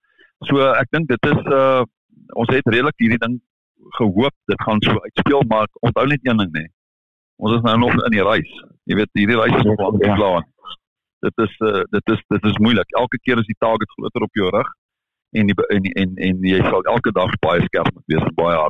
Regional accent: Paarl, Western Cape, South Africa; ons is al twee van die Parel. So ons is saam hier, saam in ons dorp

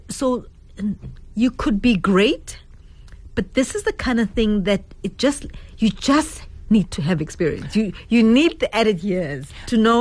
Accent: South Africa; But nah, being a South African right now, ke fragile, ne? Right now. I'm a little bit fragile. I'm feeling sorry for myself as a South African in this gangster paradise, ne?

